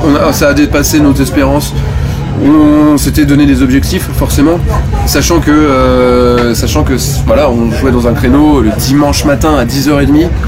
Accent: Angers, Pays de la Loire, France; Ah, moi, je suis d'Angers.

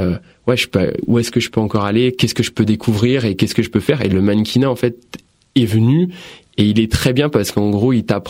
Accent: Saint-Étienne, Auvergne-Rhône-Alpes, France; now in Paris, France; Saint-Étienne.

